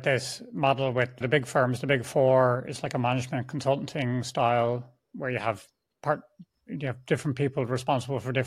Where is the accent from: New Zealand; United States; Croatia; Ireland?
Ireland; moved away; I always felt like I'm Irish. I spent a lot of time outside of Ireland, but there's a certain feeling when I go home to Ireland